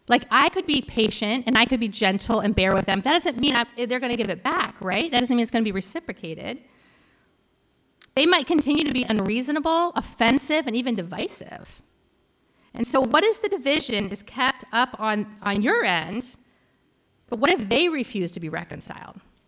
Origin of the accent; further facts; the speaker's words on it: Ohio, United States; I'm from Ohio, which is actually quite flat